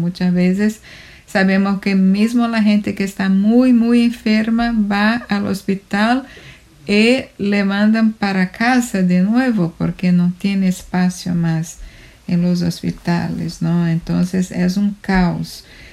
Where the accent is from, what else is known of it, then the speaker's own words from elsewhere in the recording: Brazil; Spanish is a second language; now in New York, United States; Yo soy brasileña y vivo en Queens, en Nueva York.